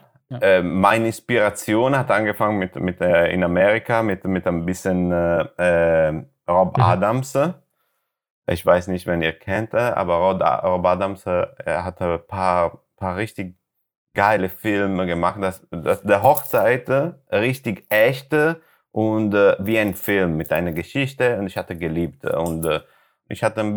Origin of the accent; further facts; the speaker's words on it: Italy; German is a second language; now in Germany; So, ich komme aus Italien. Ich komme aus Italien